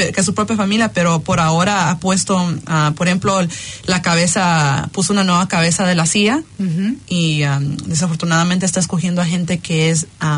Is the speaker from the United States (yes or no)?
yes; United States; now in New Zealand; soy de los Estados Unidos